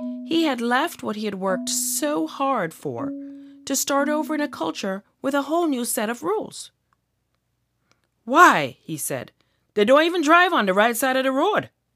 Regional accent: Jamaica; now in United States; I was introduced to racial prejudice. I did not know of this in Jamaica, as we were proud to be a mixed culture from a country where the motto was, out of many, one people.

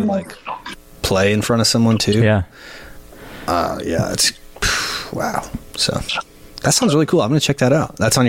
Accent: Iowa, United States; Yeah, growing up in Iowa, that was not something you.

